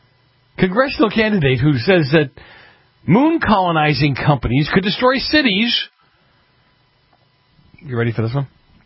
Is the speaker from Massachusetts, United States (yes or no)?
yes; Massachusetts, United States; who is now running for the House seat in Massachusetts' 8th district. This is just wonderful. My home state again, making me proud.